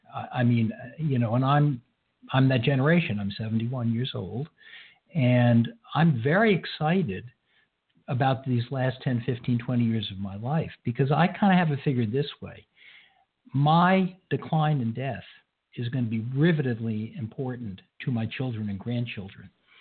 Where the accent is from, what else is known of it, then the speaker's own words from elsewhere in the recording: Scarsdale, New York, United States; I grew up in Scarsdale